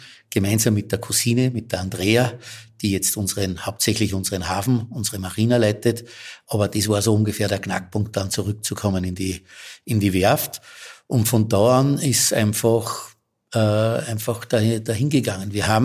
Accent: Gmunden, Upper Austria, Austria; ich bin eben in Gmunden aufgewachsen, bin jetzt 58 Jahre alt.

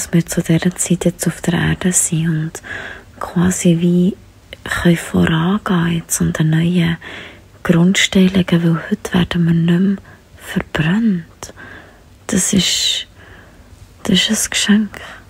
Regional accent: Switzerland; accent: Swiss German; Aha, ich rede ja Schweizerdeutsch eigentlich. Ja, genau, ich bin eigentlich am Schweizerdeutsch reden.

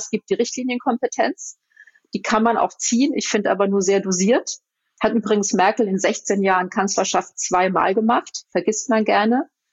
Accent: Hamburg, Germany; Da wir ja als Hamburger, Hamburgerinnen und Hamburger miteinander reden

